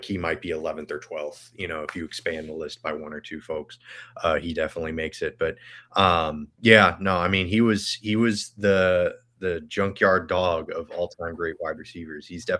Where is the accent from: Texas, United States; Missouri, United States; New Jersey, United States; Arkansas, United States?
Texas, United States; Denton; born there; I was born in Denton, Texas.